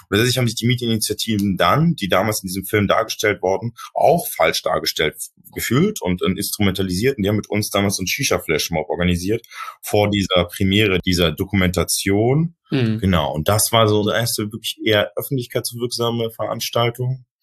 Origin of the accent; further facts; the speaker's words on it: Berlin, Germany; Ich bin ja in Neukölln groß geworden